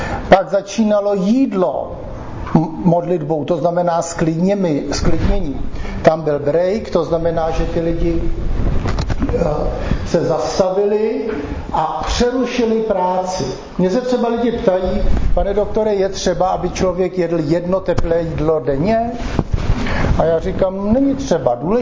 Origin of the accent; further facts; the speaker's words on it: South Bohemian Region, Czechia; To jsou umrlčí prkna ze Šumavy od nás, já jsem z Jižních Čech.